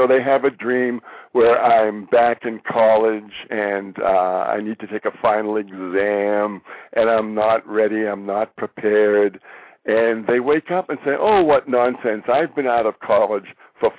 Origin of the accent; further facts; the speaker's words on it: Boston, Massachusetts, United States; born there; moved away as an adult; now in California, United States; I was born in Boston, and my wife and I served in the Army for a couple of years.